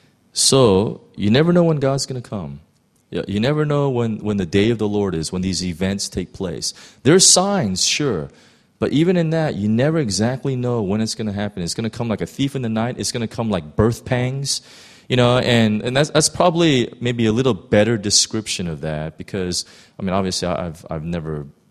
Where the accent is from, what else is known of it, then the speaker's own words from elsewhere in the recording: Los Angeles, California, United States; growing up in Los Angeles, I've been held up twice by gunpoint.